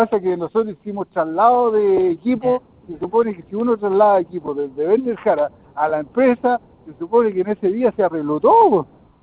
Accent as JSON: {"language": "Spanish", "country": "Chile", "said": "usted tiene que actuar como chileno porque aquí nosotros somos corteses, somos muy amables."}